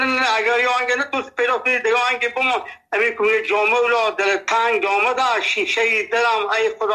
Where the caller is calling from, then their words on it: Nimruz, Afghanistan; ما 50 سال در ولایت نیمروز هست. اینجا لهجه ما لهجه فارسی هست، اینجا لفظی ما لهجه بلوچی هست، اینجا پشتو گپ میزنه.